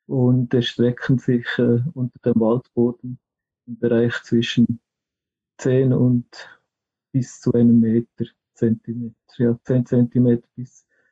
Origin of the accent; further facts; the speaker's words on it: Switzerland; Das hat man in Amerika irgendwo herausgefunden, und denke auch bei uns in der Schweiz im Nationalpark.